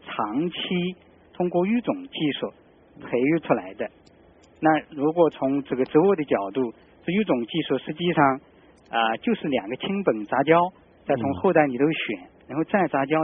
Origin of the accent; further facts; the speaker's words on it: China; 我们中国人